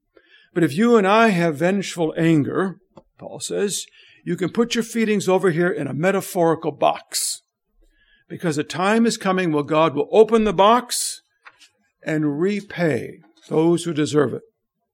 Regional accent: Minnesota, United States; I grew up in Minnesota. My father grew up there.

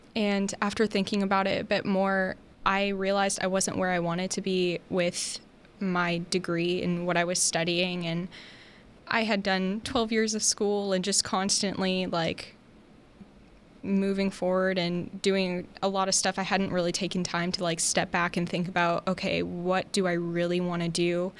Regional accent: San Antonio, Texas, United States; I'm from San Antonio, Texas.

